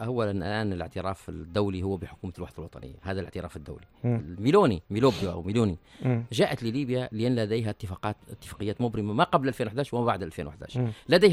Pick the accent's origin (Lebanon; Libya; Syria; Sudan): Libya; ونتعدوا منا احنا كليبيين وكتوانسة